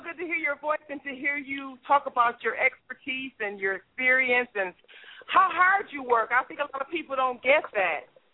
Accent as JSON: {"language": "English", "town": "Detroit", "region": "Michigan", "country": "United States", "said": "Now, we're homegirls. We're both from Detroit. I have at least 6 toes in New York."}